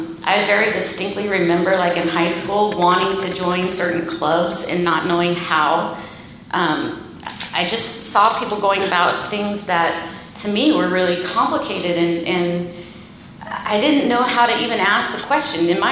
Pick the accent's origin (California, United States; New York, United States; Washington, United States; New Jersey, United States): California, United States; Arroyo Grande; from Arroyo Grande, and I'm an alcoholic.